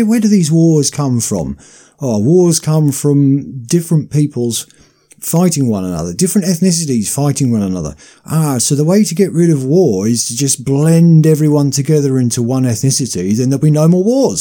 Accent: United Kingdom; Especially mm-hmm. being British, because, you know, we don't know that much about it.

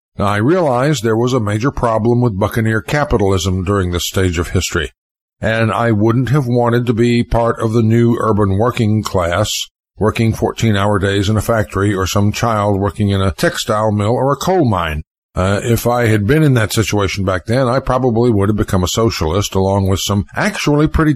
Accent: Southern US, United States; I know because growing up in the South in the 1950s and 60s, I kind of caught the tail end of that.

